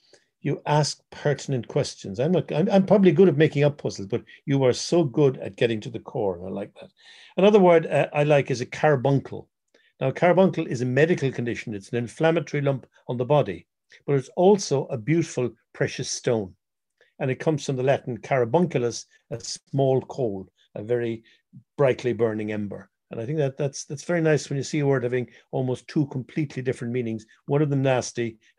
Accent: Ireland; And of course, being Irish, there are very few Irish words in the English language.

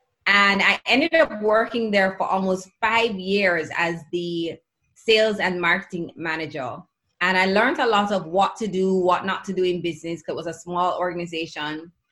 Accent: Kingston, Jamaica; because I'm from Kingston and our hotels mostly are on the North Coast, that meant I had to move to the North Coast.

